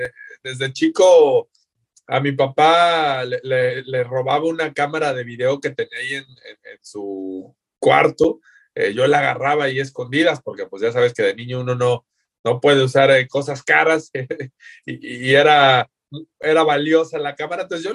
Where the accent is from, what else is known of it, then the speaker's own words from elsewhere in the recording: Guadalajara, Jalisco, Mexico; yo soy de Guadalajara